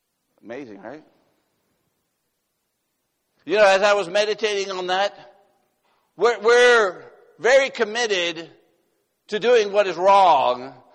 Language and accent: English; Laredo, Texas, United States; My mom is Mexican. I grew up in Laredo, Texas. I grew up more with my family in Mexico than here in the United States.